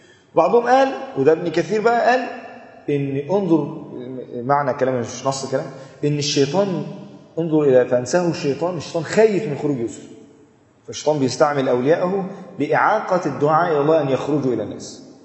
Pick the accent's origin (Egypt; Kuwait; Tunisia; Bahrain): Egypt; وتعرف الروتين أصلا عندنا في مصر،